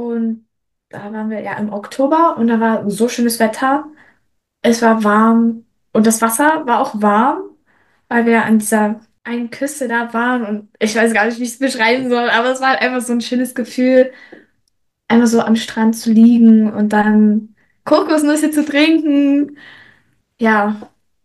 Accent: Germany; ich als Deutsche

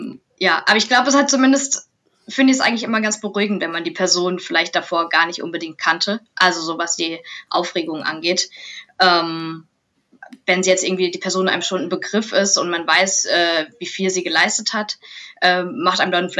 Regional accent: Hesse, Germany; Und das ist natürlich hier so Rhein-Main-Gebiet, wo ich herkomme

